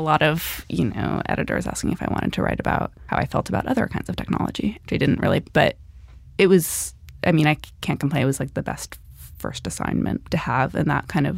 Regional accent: California, United States

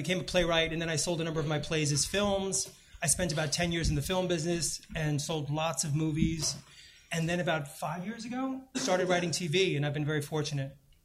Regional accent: New York, United States; I lived in New York. I grew up in New York, and as a kid, I wanted to be an actor

